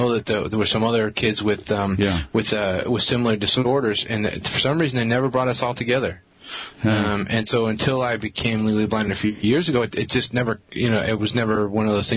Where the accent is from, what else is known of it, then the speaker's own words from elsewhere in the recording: Boston, Massachusetts, United States; I grew up in Boston, and I ended up going to the other side of the river to Cambridge